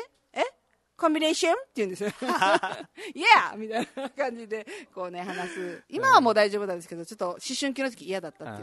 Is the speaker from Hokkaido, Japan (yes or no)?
no; Okinawa, Japan; 私中部出身者はね、やっぱりムルアメリカムン上等って育ってきてるもんだから